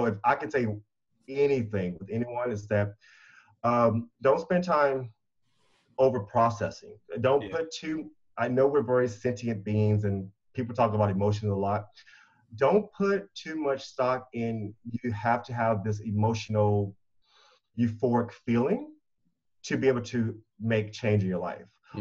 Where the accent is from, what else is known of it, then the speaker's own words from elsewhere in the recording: Virginia, United States; accent: Southern twang; Okay, so one, I am a Southern boy. I got a little twang in my voice every now and then. I grew up in Virginia, although sometimes people can't tell because my everything acclimates to where I am.